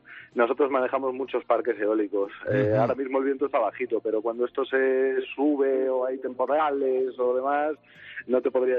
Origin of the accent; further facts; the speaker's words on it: Ciudad Rodrigo, Castile and León, Spain; now in Madrid, Spain; yo trabajo en Madrid, soy de Ciudad Rodrigo, pero trabajo en Madrid.